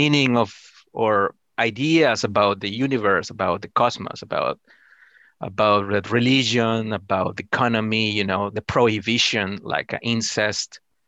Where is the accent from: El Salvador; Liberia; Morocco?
El Salvador; moved away as an adult; now in United States; I am from Salvador, by the way. I came to the United States 5 years ago.